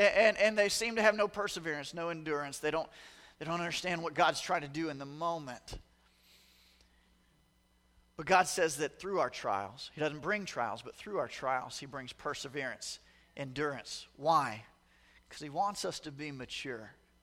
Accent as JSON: {"language": "English", "region": "the South", "country": "United States", "tie": "born or raised there", "said": "I was raised in the South, but all my ministry experience was up here with you guys. And then I go back to the South"}